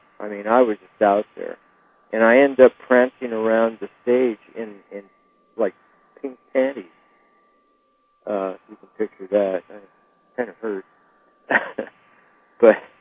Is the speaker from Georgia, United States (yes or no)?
no; Long Beach, California, United States; When I was a kid, growing up in Long Beach, California